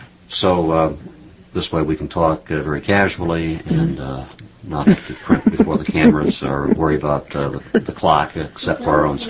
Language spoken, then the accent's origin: English; Houston, Texas, United States; Yes, in fact, I grew up in Houston.